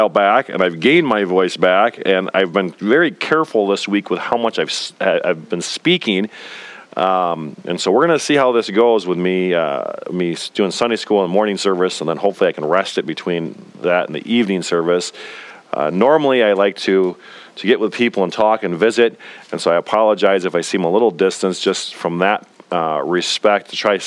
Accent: Amro, Wisconsin, United States; Being born and raised in Wisconsin, just outside of Oshkosh, in the farm community of Amro, I've spent some time working on farms and planting and harvesting

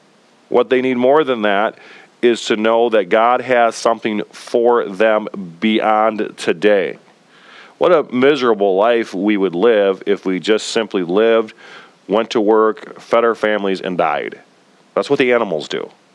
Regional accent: Amro, Wisconsin, United States; Being born and raised in Wisconsin, just outside of Oshkosh, in the farm community of Amro, I've spent some time working on farms and planting and harvesting

